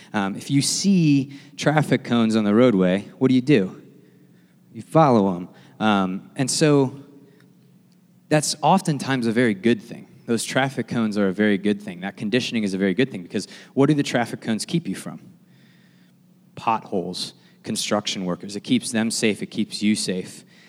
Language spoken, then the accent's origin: English; Avon Lake, Ohio, United States; there's a chase coming down I-90 out of Cleveland towards my hometown, Avon Lake.